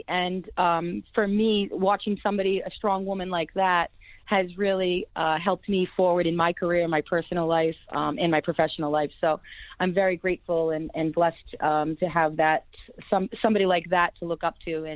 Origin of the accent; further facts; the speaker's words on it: Boston, Massachusetts, United States; born there; Well, I was born in the Boston area and was one of five children, and actually have a twin sister.